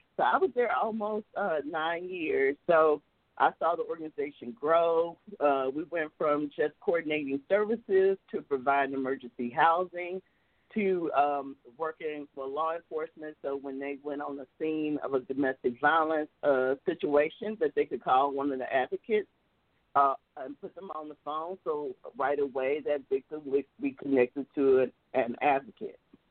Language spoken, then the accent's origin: English; West Memphis, Arkansas, United States; I'm actually from West Memphis, Arkansas.